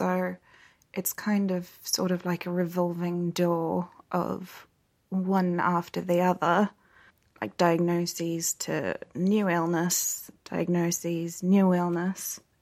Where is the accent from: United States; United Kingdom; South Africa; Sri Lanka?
South Africa; I am from South Africa and I am a nanny